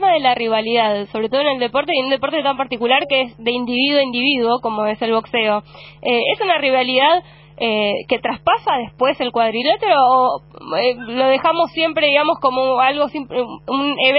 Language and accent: Spanish; Avellaneda, Buenos Aires Province, Argentina; pues yo también soy de acá de Avellaneda